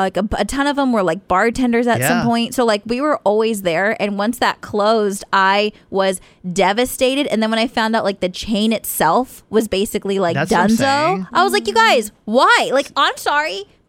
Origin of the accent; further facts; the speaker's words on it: Stockton, California, United States; The one in our area, I'm from Stockton, California.